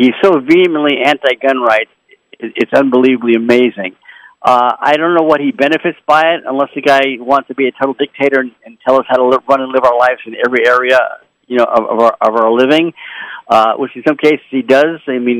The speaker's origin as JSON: {"language": "English", "region": "Washington", "country": "United States", "tie": "born or raised there", "said": "My home state of Washington doesn't."}